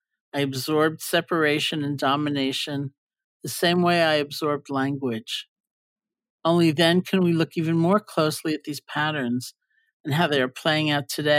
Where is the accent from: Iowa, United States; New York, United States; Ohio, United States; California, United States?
New York, United States; And I'm not a great driver. I'm a New Yorker.